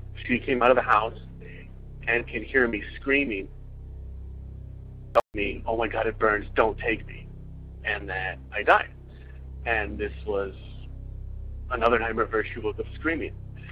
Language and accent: English; Irvine, California, United States; I'm from Irvine, California, and I have a couple stories for you guys.